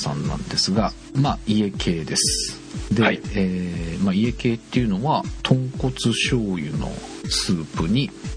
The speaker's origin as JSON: {"language": "Japanese", "town": "Yokohama", "region": "Kanagawa", "country": "Japan", "tie": "born or raised there", "said": "私地元が横浜なので"}